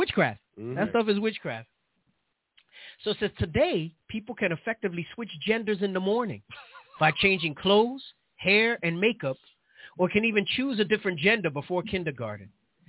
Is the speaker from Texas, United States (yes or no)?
no; New York, United States; I'm from the Bronx. Oh, praise. Right. I'm actually toned down since I've been out here in the Southwest a little bit.